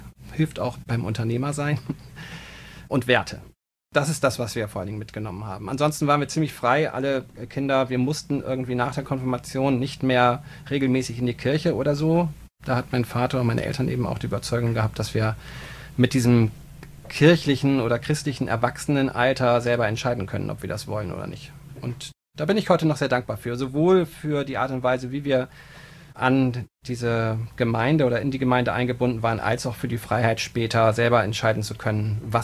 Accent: Bremen, Germany; Und ich bin also aufgewachsen in Bremen, in einem kleinen, ja etwas außerhalb liegenden Stadtteil Bremens. Ja, als Kind in einer großen Familie, einer Pastorenfamilie mit der üblichen christlichen Erziehung und Sozialisierung habe ich da mein Abi gemacht.

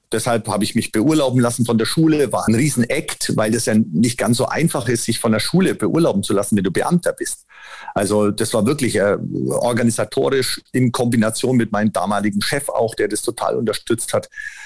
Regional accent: Bavaria, Germany; now in Leipzig, Germany; weil vorher bin ich ja aus Mittelfranken gar nicht rausgekommen. Ein sehr bodenständiger Mensch, ja, fest verankert in Franken.

